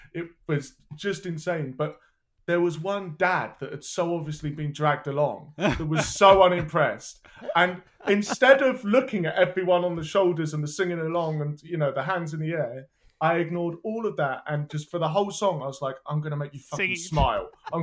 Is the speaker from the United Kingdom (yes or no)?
yes; England, United Kingdom; I'm English.